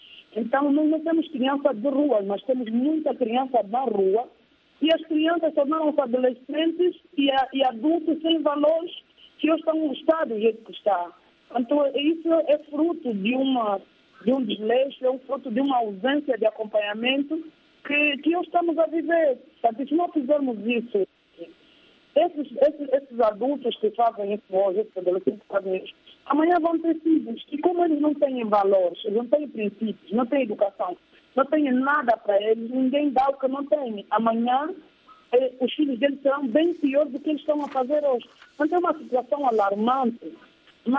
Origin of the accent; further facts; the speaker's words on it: Angola; Mas nós, como angolanos, e nessa época que veio a crise, e que todos nós entendemos